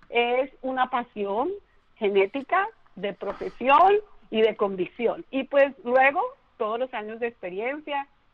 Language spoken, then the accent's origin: Spanish; Bogotá, Colombia; born there; yo soy colombiana de nacimiento, nací en Bogotá